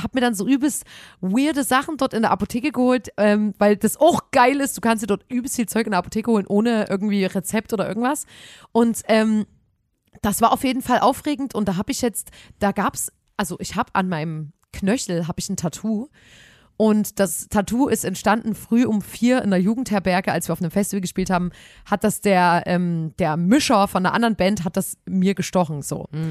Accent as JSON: {"language": "German", "town": "Chemnitz", "region": "Saxony", "country": "Germany", "tie": "born or raised there", "said": "dass in meiner Heimatstadt, also in Chemnitz, irgendwann, dass ich so fame bin"}